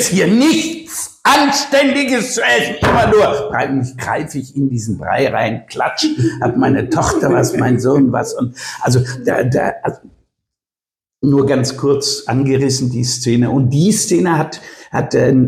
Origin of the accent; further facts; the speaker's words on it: Darmstadt, Hesse, Germany; weil meine mütterlicherseits alles aus Bessungen stammt. Meine Großmutter kommt aus Bessungen. Ich habe also die Hälfte meiner Kindheit auch in Bessungen verbracht.